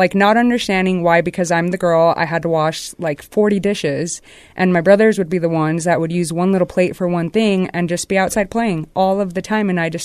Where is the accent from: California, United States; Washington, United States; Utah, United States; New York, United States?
Utah, United States; Syracuse; Because I grew up in Syracuse, Utah, and there weren't very many Hispanic families there. There weren't very many colored people.